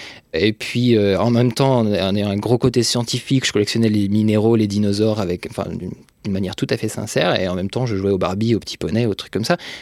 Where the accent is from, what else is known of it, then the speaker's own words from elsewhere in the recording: Bourgogne-Franche-Comté, France; also born or lived in Brittany; J'ai grandi en Franche-Comté, puis en Bretagne, enfin en province essentiellement. Je viens d'un milieu, on va dire, moyen, une classe moyenne, plutôt éduquée